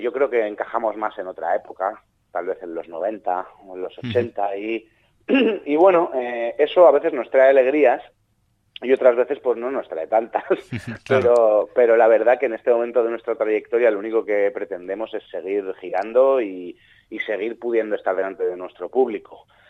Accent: Mexico; O sea, por ejemplo, venimos de México y es muy diferente.

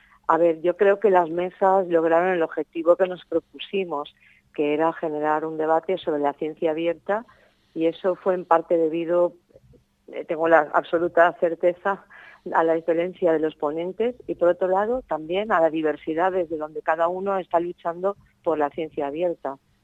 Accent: Elche, Valencian Community, Spain; los que somos de Elche

